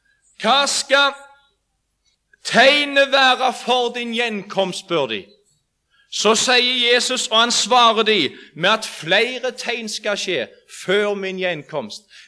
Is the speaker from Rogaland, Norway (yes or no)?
yes; Jørpeland, Rogaland, Norway; Jeg er vokst opp hjemme, som du også sikkert er, men hjemme på Jørpeland.